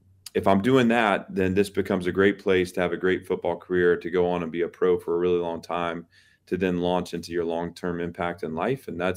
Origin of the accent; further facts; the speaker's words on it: Nashville, Tennessee, United States; growing up in Nashville watching Steve McNair